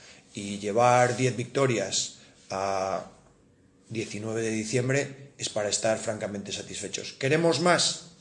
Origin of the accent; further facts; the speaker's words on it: Valladolid, Castile and León, Spain; como vallisoletano y como amante del baloncesto